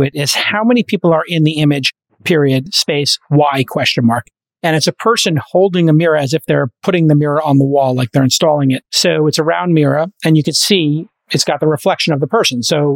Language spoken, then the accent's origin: English; Brooklyn, New York, United States; this was a drunk driving, very poor taste joke when I grew up in Brooklyn.